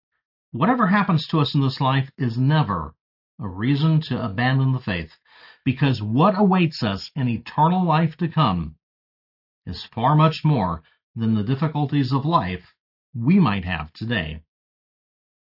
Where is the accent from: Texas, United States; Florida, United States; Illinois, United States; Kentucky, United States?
Texas, United States; El Paso; my hometown area of El Paso